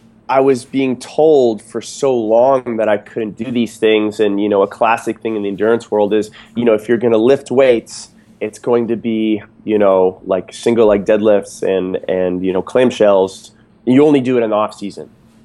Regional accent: East Coast, United States; You know, I realized, like, I grew up on the East Coast and I did a bunch of different sports.

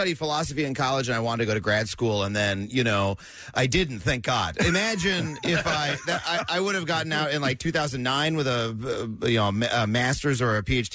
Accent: New York, United States; I grew up on Long Island, yeah. And my dad, every 10 minutes driving into the city, quiet, I got to hear the traffic on the 8th.

